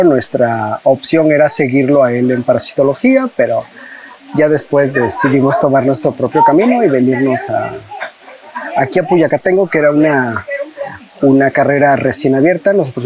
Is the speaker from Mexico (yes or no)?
yes; Texhuacán, Veracruz, Mexico; born there; yo soy nacido en Veracruz, en lo que es en la región montañosa central, específicamente en la Sierra de Songolica, un poco más arriba en un municipio que se llama Texhuacán, Veracruz.